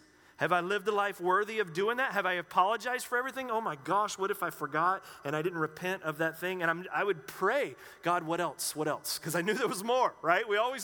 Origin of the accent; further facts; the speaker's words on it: North Carolina, United States; I know for me, growing up in the Baptist church back in North Carolina, that was something that was pretty significant and taught